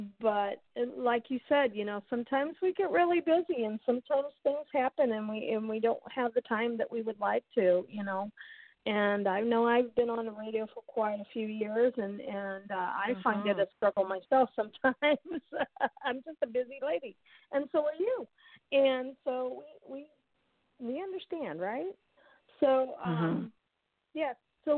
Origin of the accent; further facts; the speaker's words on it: Midwest, United States; I grew up here in the Midwest, and you know, I grew up on the Mississippi River and Missouri River, and you have a lot of flooding.